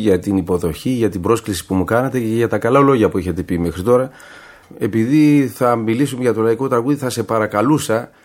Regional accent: Nea Ionia, Attica, Greece; γονείς μου δηλαδή ήρθαν από τη Μικρασία, είμαι πόντιος την καταγωγή και γεννήθηκα και μεγάλωσα στη Νέα Ιωνία, όπου τέλειωσα και το γυμνάσιο της Νέας Ιωνίας.

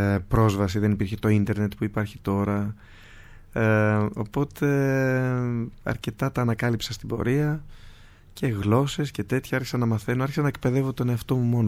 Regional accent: Georgianoi, Central Macedonia, Greece; also born or lived in Veria; Στους Γεωργιανούς. Μισό χρόνο μέναμε στη Βέρεια, μισό χρόνο στους Γεωργιανούς.

